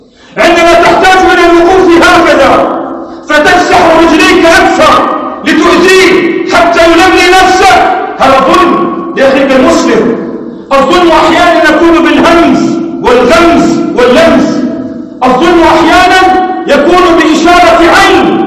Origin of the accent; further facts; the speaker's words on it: Lebanon; أنا أقول في بلدنا لبنان عندنا ملف